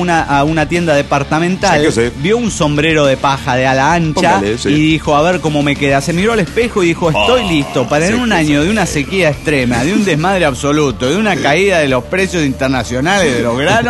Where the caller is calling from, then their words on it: Mexico City, Mexico; Estoy en el DF, en líneas generales.